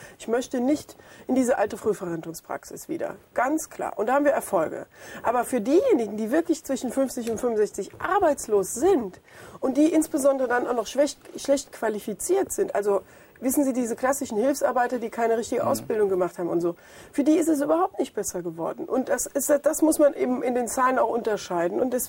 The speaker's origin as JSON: {"language": "German", "region": "Rhineland-Palatinate", "country": "Germany", "said": "Ich komme ja auch aus Rheinland-Pfalz wie er."}